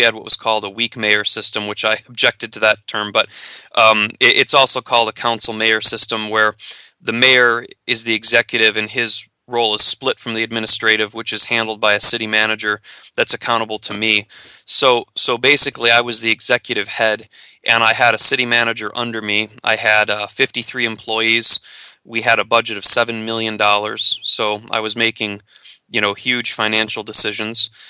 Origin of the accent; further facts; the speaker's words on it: Howell, Michigan, United States; I'd run for mayor in my hometown of Howell, Michigan. Howell is a medium-sized city. It's about 10,000, population 10,000.